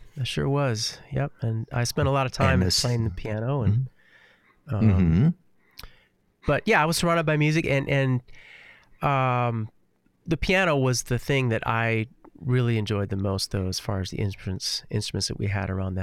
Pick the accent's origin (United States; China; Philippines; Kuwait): United States; Altoona, Wisconsin; moved away as an adult; now in Nashville, United States; You know, I never really had any reason to move from my hometown that I grew up in, which is Altoona, Wisconsin, close to Eau Claire, which is the larger city.